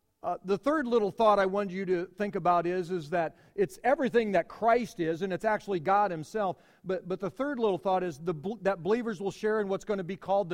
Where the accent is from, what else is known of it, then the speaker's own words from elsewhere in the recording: Carroll, Iowa, United States; born there; It isn't mine because I was born in March in 1961 at the Carroll St. Anthony's Hospital.